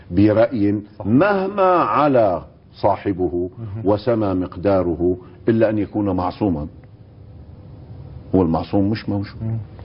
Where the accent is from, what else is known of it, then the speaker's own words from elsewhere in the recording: Lebanon; هو قرن في كلامه أن عندنا في لبنان محكمة